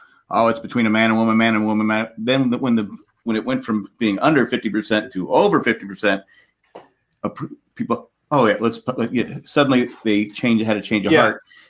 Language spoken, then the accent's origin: English; England, United Kingdom; I'm English.